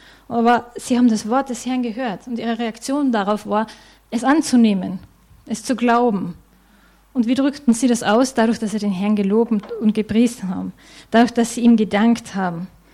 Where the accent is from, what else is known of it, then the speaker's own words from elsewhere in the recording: Austria; Als Österreicher beschweren wir uns recht gern, wenn ich das so sagen darf.